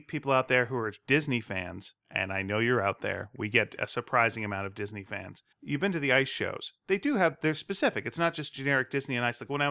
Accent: Montreal, Quebec, Canada; When I was a young man growing up in Montreal, where am I going to get that?

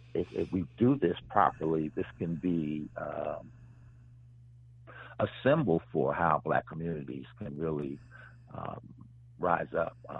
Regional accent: New Jersey, United States; also born or lived in Chicago; I'm from Jersey, and I lived in Chicago for

